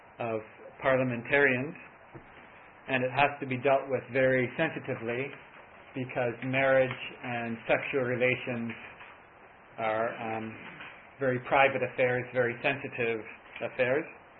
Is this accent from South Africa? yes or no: yes; South Africa; Because even as South African parliamentarians coming from the area, it could still be perceived as being outsiders preaching.